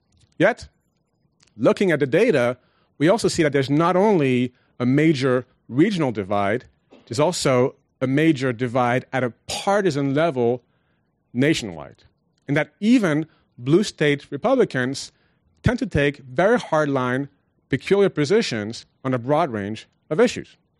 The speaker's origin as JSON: {"language": "English", "town": "Paris", "region": "Île-de-France", "country": "France", "tie": "born or raised there", "also_born_or_lived": "Nairobi, Kenya", "said": "after being born in Nairobi, I grew up in Paris in a multicultural environment, not very far from the Eiffel Tower, speaking French with my mom and English with my dad."}